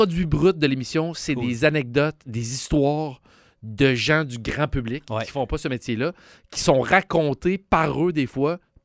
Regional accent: Quebec City, Quebec, Canada; J'ai toujours tenu à faire ça parce que je viens de Québec puis c'est ma salle préférée.

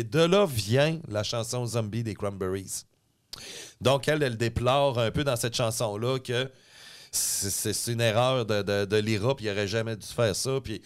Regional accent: Neufchâtel, Quebec, Canada; Moi, j'ai été élevé à Neuchâtel, donc.

